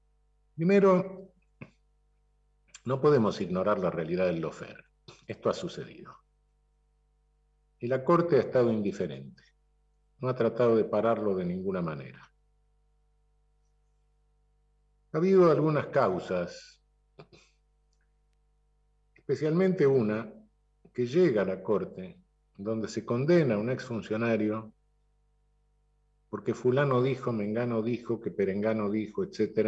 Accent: Buenos Aires, Argentina; Yo soy autonomista en la ciudad de Buenos Aires, soy porteño autonomista.

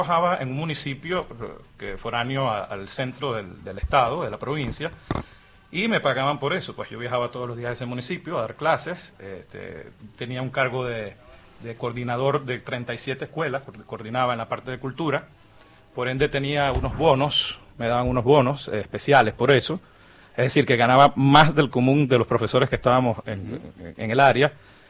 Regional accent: Caracas, Capital District, Venezuela; also born or lived in Monagas; now in Argentina; Soy de Caracas, pero después me fui a vivir a una provincia, allá le decimos estado, el estado Monagas. Es una región petrolera con cierto auge, pues una ciudad.

